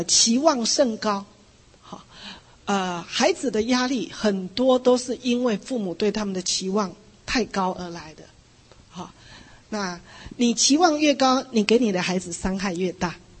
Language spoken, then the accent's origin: Chinese; China; 照着我们中国人的教训，照着我们祖宗的教训